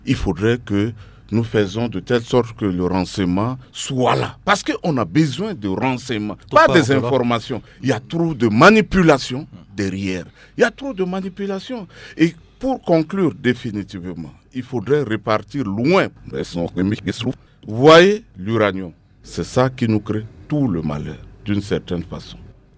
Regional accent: Central African Republic; chez nous en République centrafricaine

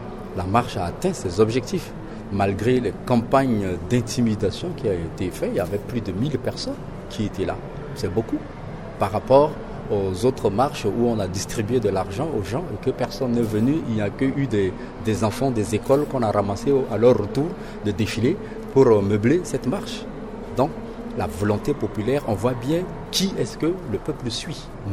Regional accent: Central African Republic; nous sommes tous des Centrafricains. Il n'y a aucun étranger dans les Zingobiani. Nous sommes chez nous.

